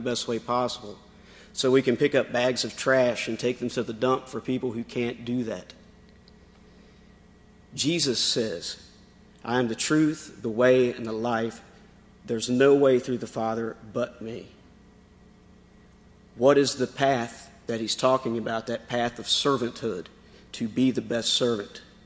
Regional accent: Elkton, Virginia, United States; So I'm from Elkton, Virginia

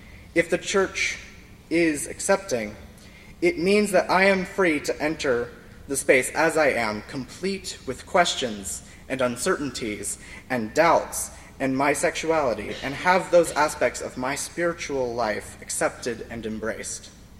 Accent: Lynchburg, Virginia, United States; In my hometown of Lynchburg, I can easily pass by at least half a dozen churches while I'm out and about

